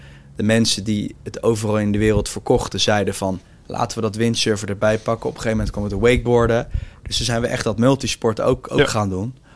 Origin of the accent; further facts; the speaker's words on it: The Hague, South Holland, Netherlands; want ik kom zelf ook uit Den Haag.